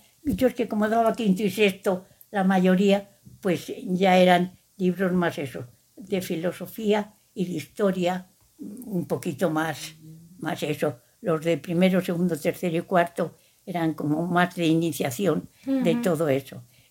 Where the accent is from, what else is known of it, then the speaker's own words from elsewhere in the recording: Madrid, Community of Madrid, Spain; porque en la posguerra, pues a mi madre le daba miedo que bajáramos a la calle, porque soy de Madrid